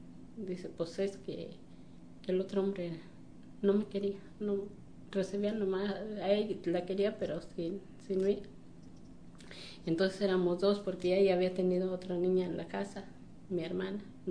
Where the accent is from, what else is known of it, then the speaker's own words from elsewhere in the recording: La Cindita, Guanajuato, Mexico; born there; Nací en La Cindita, Guanajuato, municipio de Ocampo, Guanajuato, de Villocampo, Guanajuato.